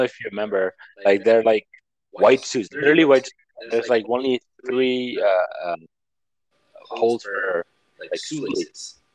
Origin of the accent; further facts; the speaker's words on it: Nepal; moved away as an adult; So basically, for people that are listening, I'm from Nepal. I moved here in 2005. And, you know, I was 22, 23 years old.